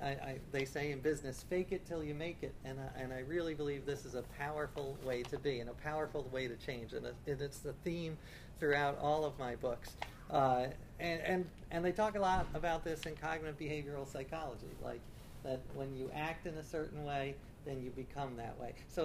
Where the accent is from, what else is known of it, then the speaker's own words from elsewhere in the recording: New York City, New York, United States; And this came about because I grew up with no religion at all. I grew up in New York City.